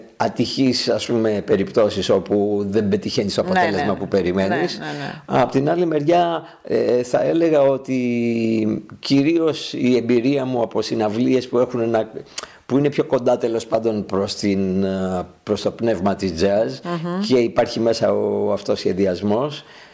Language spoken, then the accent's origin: Greek; Greece; εγώ λέω ότι είναι ελληνική, γιατί εφόσον είμαι Έλληνας και ζω στην Ελλάδα, είναι ελληνική εκ των πραγμάτων